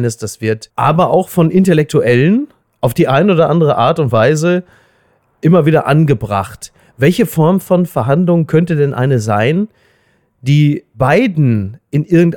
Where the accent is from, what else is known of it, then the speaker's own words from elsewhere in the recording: Germany; Und als Deutscher interessiert mich natürlich speziell, wie wir denn so rüberkommen.